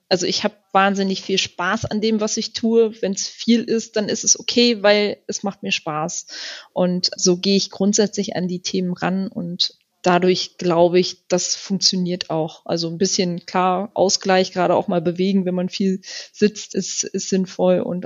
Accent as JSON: {"language": "German", "town": "Burgdorf", "region": "Lower Saxony", "country": "Germany", "tie": "born or raised there", "said": "Also ich habe tatsächlich als Schülerin schon sämtliche Informatikbücher der Stadtbibliothek Burgdorf, meiner Heimatstadt, gelesen."}